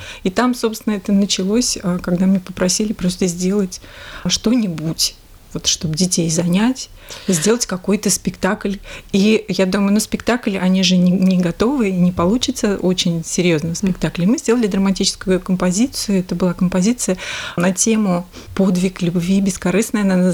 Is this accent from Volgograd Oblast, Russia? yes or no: yes; Volgograd Oblast, Russia; now in Polyany, Russia; Я из Волгоградской области.